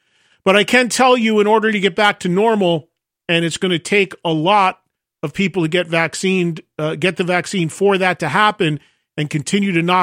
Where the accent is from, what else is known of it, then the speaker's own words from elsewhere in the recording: New Jersey, United States; But in my home state of New Jersey, it is possible for most people to get the vaccine